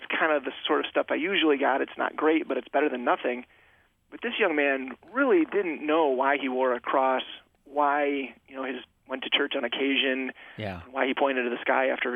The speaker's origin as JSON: {"language": "English", "region": "Michigan", "country": "United States", "tie": "born or raised there", "said": "I grew up in Western Michigan."}